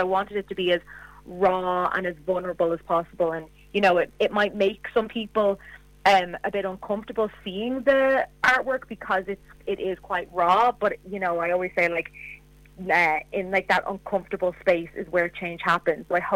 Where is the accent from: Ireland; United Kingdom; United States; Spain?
Ireland; accent: Irish; So I'm from Ireland, but my father is from Sudan. So I've Irish mother and Sudanese dad. So that's why I have the Irish accent and the African name.